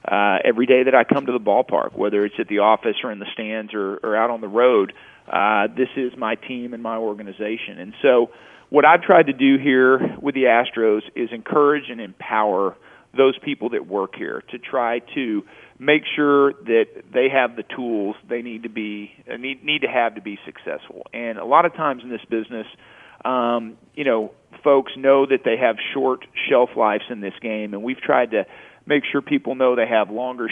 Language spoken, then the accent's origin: English; Houston, Texas, United States; Well, I grew up here in the Houston area